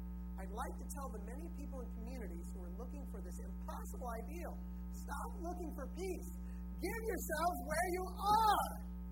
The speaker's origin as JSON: {"language": "English", "country": "United States", "tie": "born or raised there", "said": "I grew up in America. It's the land of complaining."}